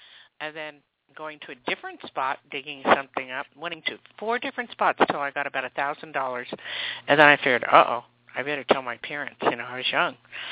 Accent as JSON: {"language": "English", "town": "Newark", "region": "New Jersey", "country": "United States", "tie": "born or raised there", "also_born_or_lived": "Lakewood, New Jersey", "said": "It was quite normal growing up in Newark, New Jersey, originally, where I was born, and then moved on to other places."}